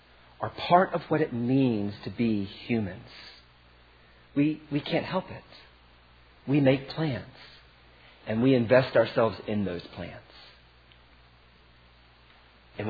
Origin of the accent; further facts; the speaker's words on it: East Coast, United States; now in Pacific Northwest, United States; I understand that, you know, I'm from the East Coast where we're all cold and hard and emotionally repressed. I get that. And that I've moved to the West Coast, and not just anywhere on the West Coast, but the Pacific Northwest